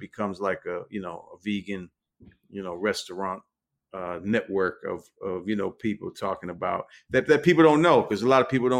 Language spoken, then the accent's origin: English; Washington, District of Columbia, United States; Now you're in my hometown, Washington, D.C.